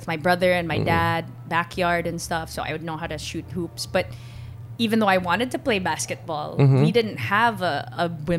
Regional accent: Chicago, Illinois, United States; born there; So I was born in Chicago.

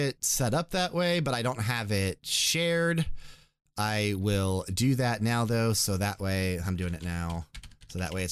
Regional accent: Winston-Salem, North Carolina, United States; born there; to get my birth certificate because I was born in Winston-Salem.

